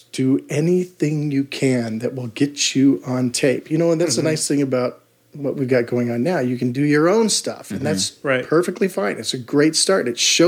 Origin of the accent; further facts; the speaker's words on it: Colorado, United States; And I was from, I'm from Colorado.